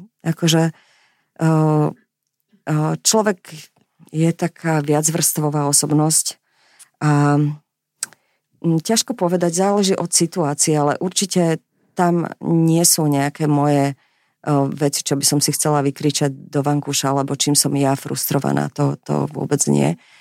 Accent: Bratislava, Bratislava Region, Slovakia; tak ja som z Bratislavy, z Petržalky.

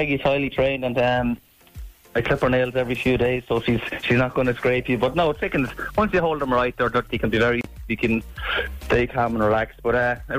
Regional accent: Termonfeckin, County Louth, Ireland; because I'm from Termon Fecking in County Louth

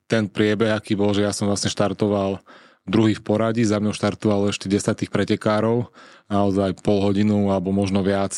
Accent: Čunovo, Bratislava Region, Slovakia; vyrastal som v Čuňove, že vlastne celé leto sme sa tam kúpali medzi tréningami

